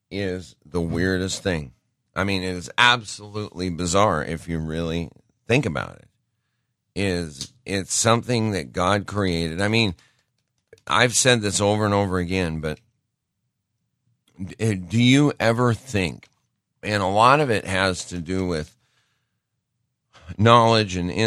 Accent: Great Falls, Montana, United States; You know, I grew up in Montana, and one direction, I grew up in Great Falls, and if I looked to the west, I saw the Rockies.

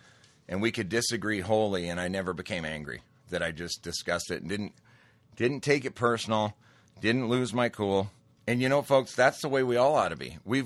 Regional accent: Montana, United States; But I grew up in Montana. You get in a fight? I got in too many fights, right? It's just the culture there.

